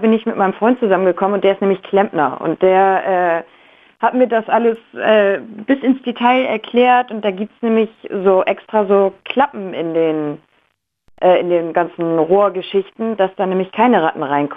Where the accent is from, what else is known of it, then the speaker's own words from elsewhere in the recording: Hamburg, Germany; Ja, ich komme ja auch aus Hamburg. Da ist das, glaube ich, noch ein bisschen verbreiteter.